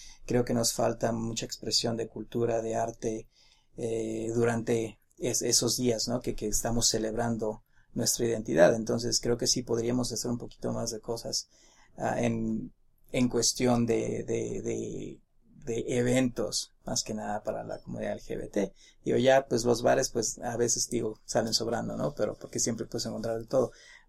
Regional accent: Mexico; yo cuando voy a otro país y me dicen dónde eres, yo soy de México

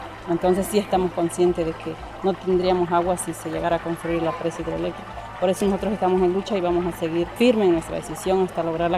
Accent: Paso de la Reina, Oaxaca, Mexico; de Paso de la Reina, integrante del Consejo de Pueblos Unidos en Defensa del Río Verde, Copudero.

